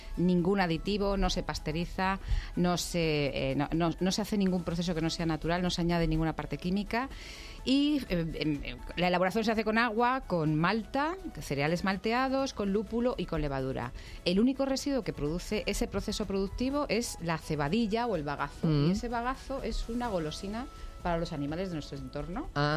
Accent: Madrid, Community of Madrid, Spain; now in Cerezo de Abajo, Spain; soy de Madrid, pero hemos vuelto al pueblo de los abuelos. … era de Cerezo de Abajo y allí decidimos montar nuestra pequeña fábrica de cerveza artesana, justo en la casa familiar.

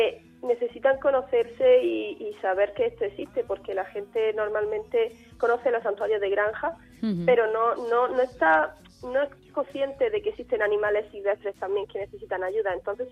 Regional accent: Andalusia, Spain; vivo en un pueblo donde la caza es algo que está a la orden del día. Provengo de Andalucía también, que allí la caza pues básicamente es algo que se lleva desde niño.

